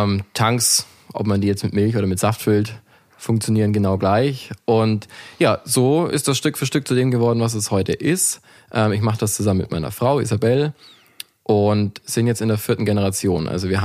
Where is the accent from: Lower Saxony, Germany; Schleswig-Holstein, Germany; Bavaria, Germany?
Bavaria, Germany; Also ich komme aus Franken, aus der Nähe von Nürnberg. Weinbau bzw. Biergebiet.